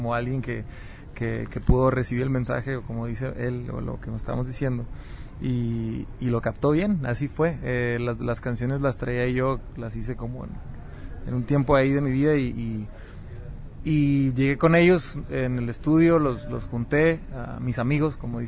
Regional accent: Mexicali, Baja California, Mexico; Yo soy de Mexicali. Mexicali pues estamos... Es el punto más al norte, ¿no?, de Latinoamérica. Es donde está la pura frontera con California. Y esa misma cercanía pues lo hace uno a veces saber inglés por la pura naturalidad de la geografía

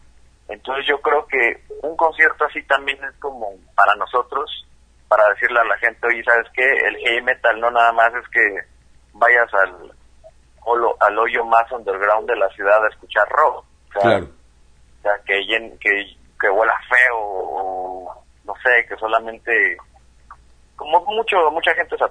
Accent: Oaxaca, Mexico; la banda es de Cancún, yo soy de Oaxaca, de Monterrey

